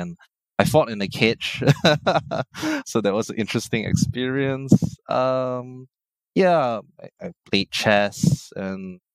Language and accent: English; Kuching, Sarawak, Malaysia; I grew up in Kuching. It's a really small city in Borneo, which is actually part of Malaysia. We're famous for our monkeys.